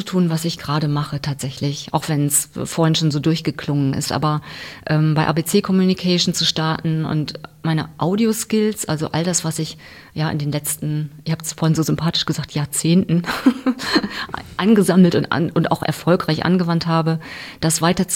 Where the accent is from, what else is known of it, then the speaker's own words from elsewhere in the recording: Cloppenburg, Lower Saxony, Germany; ich komme aus Kloppenburg, hatte ich ja erwähnt, da gibt es eigentlich nur eine Farbe, da wird man quasi in eine schwarze Welt hineingeboren.